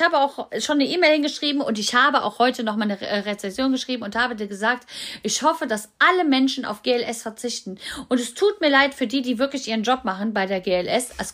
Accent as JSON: {"language": "German", "town": "Düsseldorf", "region": "North Rhine-Westphalia", "country": "Germany", "said": "Ich bin selber Düsseldorferin."}